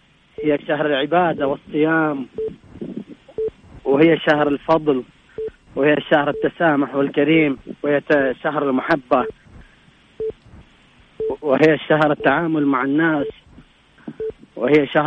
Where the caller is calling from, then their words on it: Buraydah, Al-Qassim, Saudi Arabia; من بريدة.